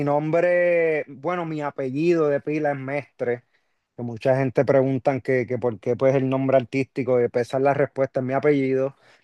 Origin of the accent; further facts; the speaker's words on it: Puerto Rico; por lo menos en mi país, Puerto Rico, vino una ola de momento del género de reggaetón